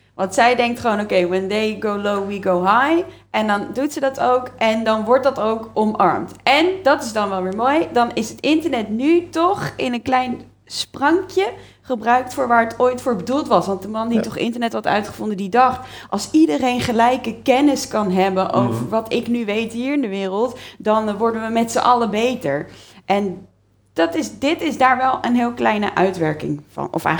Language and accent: Dutch; Leiden, South Holland, Netherlands; In Leiden.